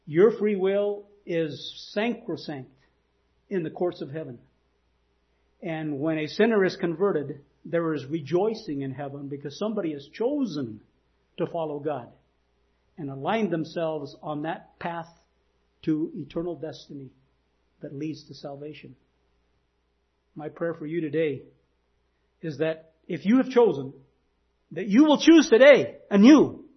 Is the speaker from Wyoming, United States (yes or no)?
yes; Green River, Wyoming, United States; I mean, I'm on Facebook with where I grew up in Green River, Wyoming.